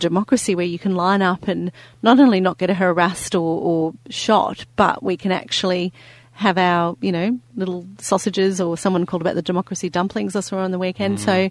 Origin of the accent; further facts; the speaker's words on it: New South Wales, Australia; born there; also born or lived in Victoria / Queensland; I was born in New South Wales, I've lived most of my life in Victoria but spent almost a decade in Queensland.